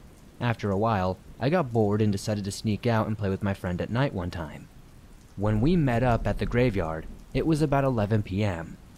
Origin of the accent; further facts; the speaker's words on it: Mississippi, United States; I'm from North Mississippi.